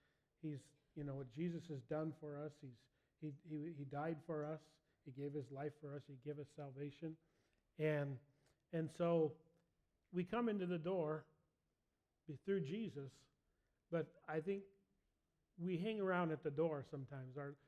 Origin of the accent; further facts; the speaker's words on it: Alaska, United States; You know, the funny thing, growing up in Alaska, one of the things that we really despised was Texans bragging about how wonderful Texas was.